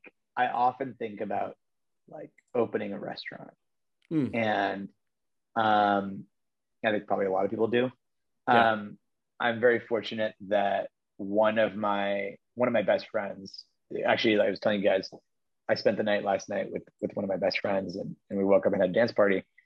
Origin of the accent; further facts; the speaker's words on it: Pittsburgh, Pennsylvania, United States; So like I grew up in Pittsburgh and like my aspiration for the longest time was being mayor of Pittsburgh.